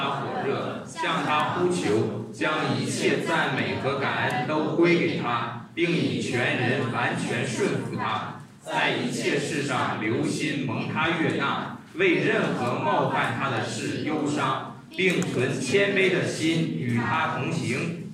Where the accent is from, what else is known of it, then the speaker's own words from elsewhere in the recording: China; 就不是像我们中国人在情感的表达上往往是非常的内敛和羞涩的